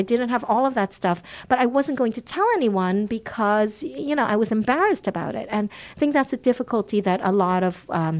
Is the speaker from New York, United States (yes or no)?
yes; New York, United States; now in Netherlands; And yes, I live in Holland. I grew up in New York, but I live in Holland.